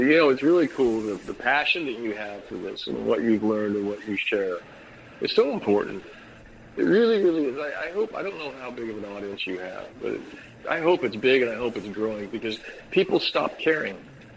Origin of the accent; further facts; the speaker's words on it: Colorado, United States; you know what? I grew up in Colorado, and back in those days, even, you know, I'm a 54-year-old guy.